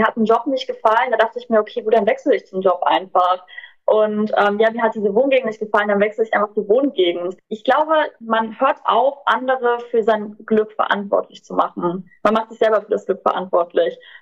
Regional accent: Germany; So, ich komme aus Deutschland

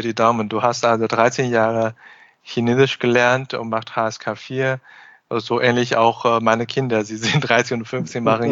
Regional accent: Hanover, Lower Saxony, Germany; aus Hannover, meine Heimatstadt

